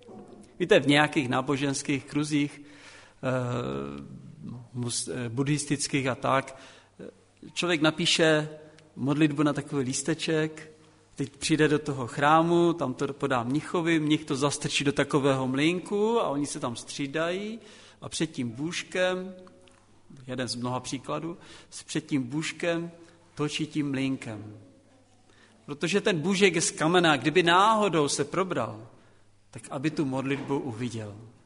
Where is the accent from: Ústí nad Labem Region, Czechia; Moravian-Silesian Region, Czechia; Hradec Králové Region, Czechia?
Moravian-Silesian Region, Czechia; Střítež; now in Albrechtice, Czech Republic; jsem ze Střítěže, tady u vás jsem uvěřil, chodil jsem x let do Karviné a teď jsem v Albrechticích.